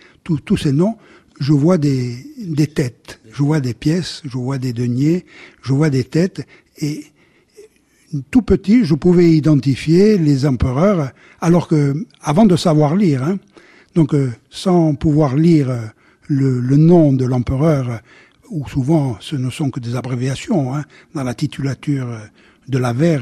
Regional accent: Furiani, Corsica, France; also born or lived in Biguglia; Et j'ai passé une grande partie de mon enfance, surtout à Fouriane, dans les propriétés à Fouriane et ici à Bigouille.

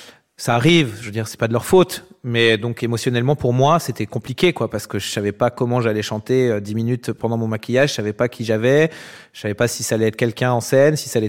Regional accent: Annecy, Auvergne-Rhône-Alpes, France; born there; Je suis né à Annecy, en Haute-Savoie, en 1984, le 27 avril. Donc c'est bientôt mes 40 ans.

